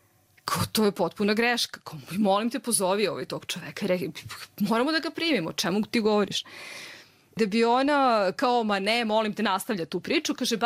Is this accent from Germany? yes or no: no; Serbia; first language Serbian; ja se stvarno izvinjavam, ja sam iz Srbije.